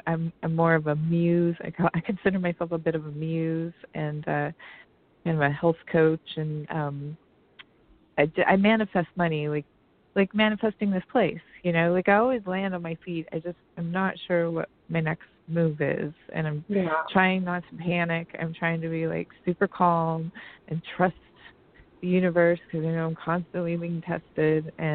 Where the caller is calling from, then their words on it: Maryland, United States; I'm calling from Maryland.